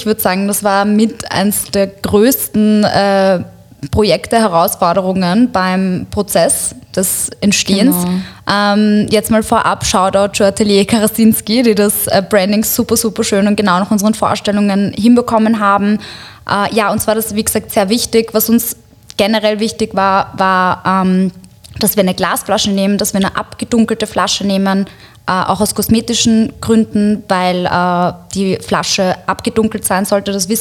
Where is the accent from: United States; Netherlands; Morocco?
Morocco; ein Partnerprojekt eben aus meiner Heimatstadt in Marokko